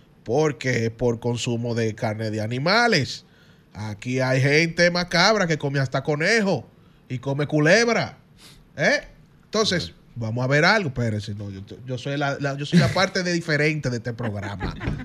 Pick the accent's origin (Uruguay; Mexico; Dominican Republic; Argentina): Dominican Republic; Yo hablé como dominicano.